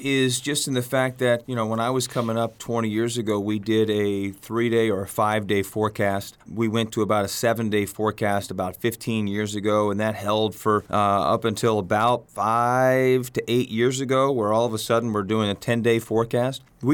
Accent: Washington, District of Columbia, United States; born there; also born or lived in Prince George's County; Not many of us native Washingtonians. I was born in Washington, D.C. We lived in Prince George's County for a number of years.

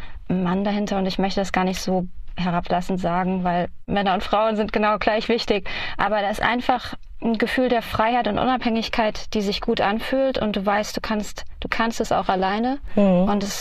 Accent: Fulda, Hesse, Germany; moved away as an adult; also born or lived in Hamburg; now in New York, United States; Ja, ich bin ursprünglich aus Fulda, aber ich habe zu der Zeit 4 Jahre in Hamburg gelebt. Und bin dann von dort nach New York gezogen.

